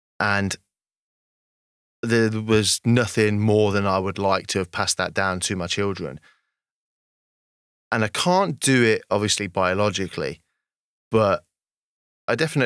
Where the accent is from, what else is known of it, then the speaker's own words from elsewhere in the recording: England, United Kingdom; I do feel very passionate about that just as much as I do that I'm English.